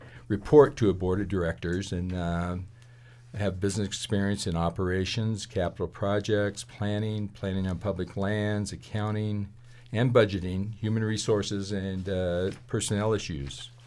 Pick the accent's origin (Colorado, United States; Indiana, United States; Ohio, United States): Colorado, United States; Sterling; I'm a third-generation Coloradoan. I've lived in Garfield County since 1985, and I was raised in Sterling, Colorado.